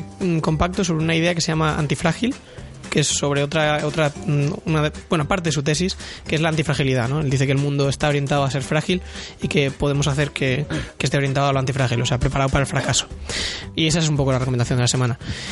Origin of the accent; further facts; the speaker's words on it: Galicia, Spain; yo he estado de viaje por Galicia, por mi tierra